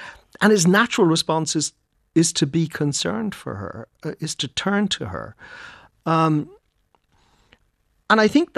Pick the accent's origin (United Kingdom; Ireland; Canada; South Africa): Ireland; And I think being Irish, we've always had an Irish artists have always been fascinated